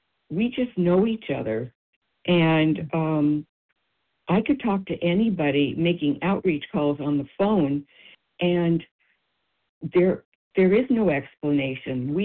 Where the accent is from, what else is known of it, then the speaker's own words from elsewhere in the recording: Los Angeles, California, United States; I was fortunate enough to go to the OA birthday party in LA. It's my hometown, and I got to spend time with my family.